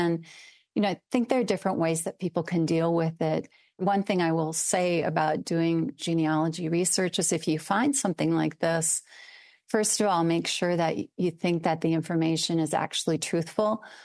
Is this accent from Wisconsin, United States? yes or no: yes; Eau Claire, Wisconsin, United States; And then I found this cemetery in my hometown, Eau Claire, which I had no idea was there, that was attached to the old asylum.